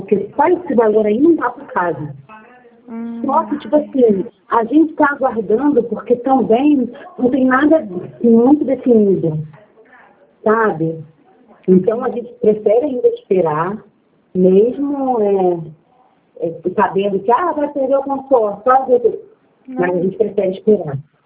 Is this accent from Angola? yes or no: no; Magé, Rio de Janeiro, Brazil; Mas eu sou de Magé, Magé ainda não começou a fazer.